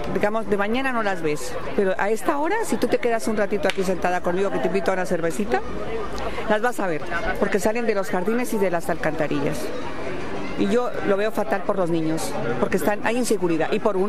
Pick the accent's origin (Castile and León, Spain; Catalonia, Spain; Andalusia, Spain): Catalonia, Spain; El Prat de Llobregat; Yo soy de aquí, del Prat. He vivido aquí toda la vida y este parque lo conozco hace muchos años.